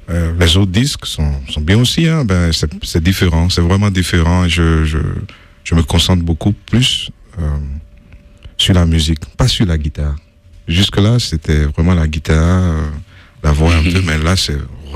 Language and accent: French; United States; French is a second language; now in Europe; eh ben je suis américain, donc je retourne pour le travail et tout, je fais les allers-retours, mais je suis bien en Europe.